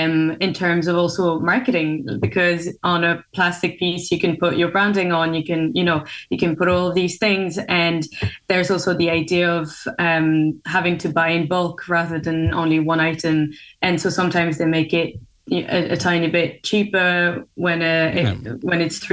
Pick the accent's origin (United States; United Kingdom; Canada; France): France; so I come from France and we do have them in a lot of supermarkets.